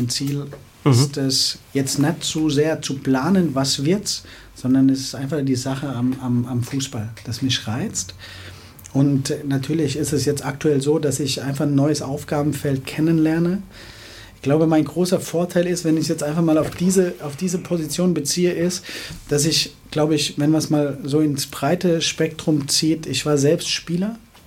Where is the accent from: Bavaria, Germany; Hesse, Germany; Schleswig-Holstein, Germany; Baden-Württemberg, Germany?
Baden-Württemberg, Germany; Heidelberg; Ich bin ein Kind aus der Region, ich komme aus Heidelberg, habe eine Verbindung dann dadurch ganz einfach auch nach Mannheim. Ich bin in Heidelberg geboren, mein erstes Lebensjahr habe ich in Neuostheim verbracht, in der Nähe vom Karl-Benz-Stadion